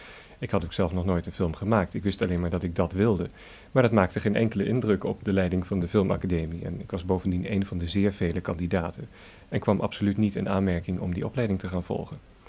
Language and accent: Dutch; Garmisch-Partenkirchen, Bavaria, Germany; Ik ben geboren in Beieren in Zuid-Duitsland, vele jaren geleden. En heb daar een hele fijne jeugd gehad, omdat ja, we waren daar omgeven door schitterende natuur, die bergen daar